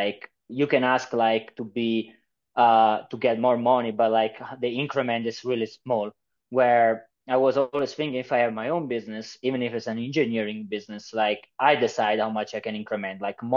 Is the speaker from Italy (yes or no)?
yes; Italy; English is a second language; also born or lived in Switzerland; I'm from Italy originally. That's why you can hear this accent. But I came here about 3-4 years ago for actually the Bible College.